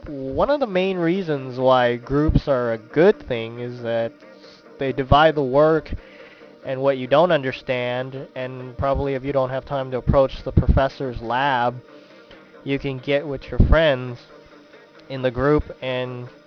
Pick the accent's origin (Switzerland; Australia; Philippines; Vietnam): Vietnam; now in San Diego, United States; I've been living in San Diego since I came to America in 1989, and I was originally from Vietnam, but I've been living in San Diego for about 14, 15 years